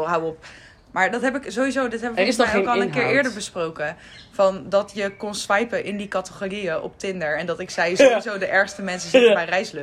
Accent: Dordrecht, South Holland, Netherlands; ik kom uit Dordt en ja, ik ben single, maar dat is wel een bewuste keuze.

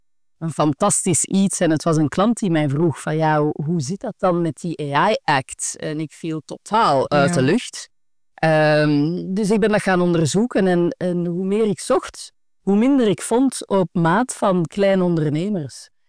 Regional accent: Belgium; moved away as an adult; now in Netherlands; Ik ben een Belgische. Ik ben in 2020 verhuisd naar Nederland voor de liefde. En ik heb toen het bedrijf dat ik in België had ook verkocht.

